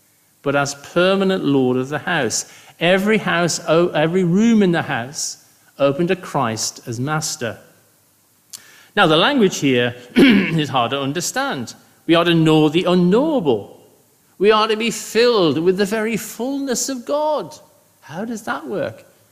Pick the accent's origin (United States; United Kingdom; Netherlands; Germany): United Kingdom; But as I say, I'm British